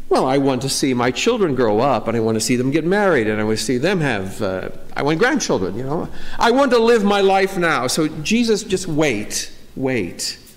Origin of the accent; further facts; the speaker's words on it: Pella, Iowa, United States; I remember working in a certain factory in my hometown of Pella.